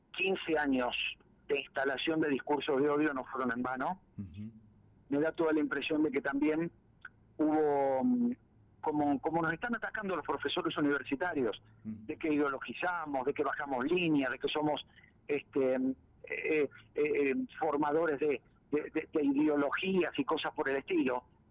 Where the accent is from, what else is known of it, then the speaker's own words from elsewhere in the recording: Argentina; Cuando me presenté como argentino y les dije que había ido a las islas a rezar y a llorar por los caídos de ellos y por los nuestros